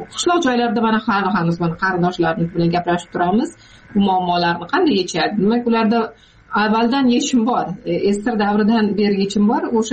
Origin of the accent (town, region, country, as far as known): Zarbdor, Jizzakh Region, Uzbekistan; born or raised there